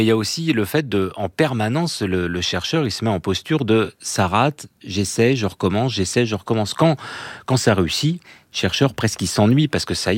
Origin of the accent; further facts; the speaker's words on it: Brittany, France; moi je suis breton, on a tous joué étant petit